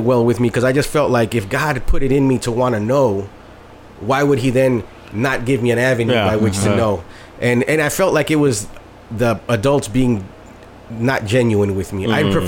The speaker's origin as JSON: {"language": "English", "town": "Chicago", "region": "Illinois", "country": "United States", "tie": "born or raised there", "said": "I was born and raised in Chicago."}